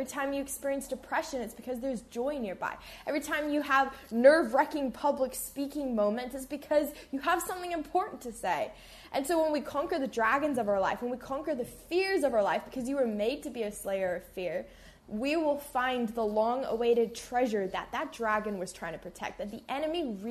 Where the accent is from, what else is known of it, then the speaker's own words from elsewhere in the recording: New Zealand; I'm from New Zealand